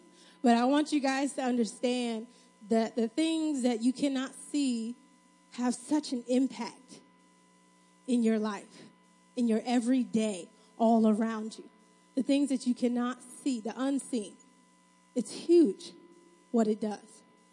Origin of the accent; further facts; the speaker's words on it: New York, United States; Don't make fun of the way I say it, please. I'm from New York. It comes out.